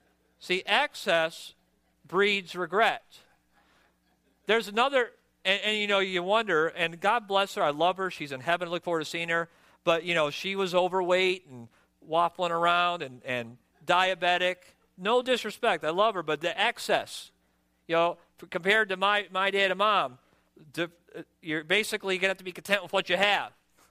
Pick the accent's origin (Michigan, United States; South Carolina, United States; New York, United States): Michigan, United States; I'm from Michigan, we call it pop